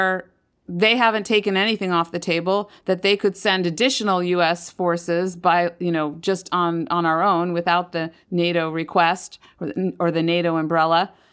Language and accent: English; United States; born there; first language Hungarian; English is a second language; I was born in the States. My first language was actually Hungarian. I went back and visited my grandparents in Hungary.